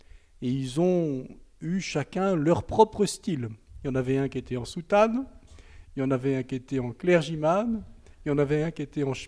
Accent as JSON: {"language": "French", "region": "Normandy", "country": "France", "tie": "born or raised there", "said": "je ne suis pas Mayennais d'origine, puisque je suis né en Basse-Normandie, dans l'Orne. Et c'est là que j'ai passé mon enfance, dans une petite école d'une petite commune de 1000 habitants, commune rurale, à côté de Bagnoles de l'Orne, juste à la limite de la Mayenne."}